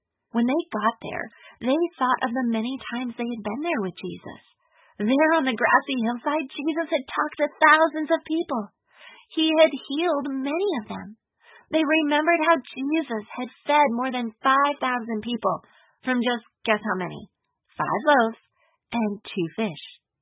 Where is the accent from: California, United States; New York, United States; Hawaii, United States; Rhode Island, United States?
California, United States; I grew up in California near a big lake called Folsom Lake. It's in the Sacramento Valley.